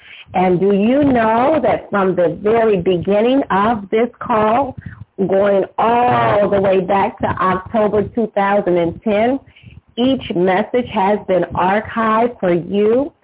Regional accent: Brooklyn, New York, United States; also born or lived in Chicago, Illinois; I hail from Brooklyn, New York, via Chicago, Illinois.

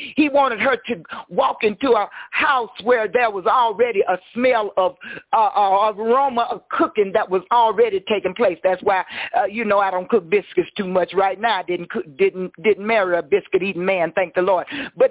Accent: Monticello, Mississippi, United States; I grew up in Monticello, Mississippi, where it was rough.

